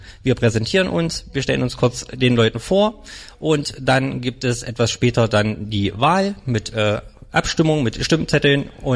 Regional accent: Germany; ich komme aus der Nähe von, ein bisschen weiter weg von Hamburg.

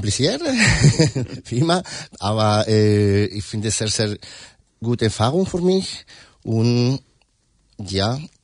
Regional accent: León, Castile and León, Spain; German is a second language; moved away as an adult; now in Hamburg, Germany; Ja, ich bin aus León, aus Spanien. Ich wohne in Hamburg seit 8 Jahren, glaube ich.

